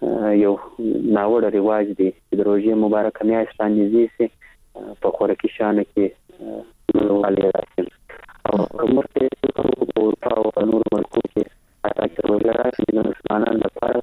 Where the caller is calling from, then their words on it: Kandahar, Afghanistan; له کندهار درسره ټلیفون لیکته وصل سوي